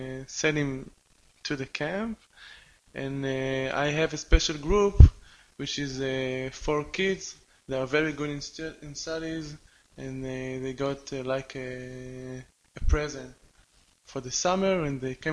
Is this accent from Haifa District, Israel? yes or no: yes; Yokneam Illit, Haifa District, Israel; English is a second language; I'm from Israel. I live in Yokneam Ilit. It's near Haifa.